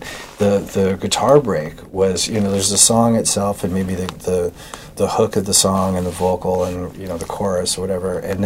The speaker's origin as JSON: {"language": "English", "region": "England", "country": "United Kingdom", "tie": "born there", "said": "because I was born in England, right?"}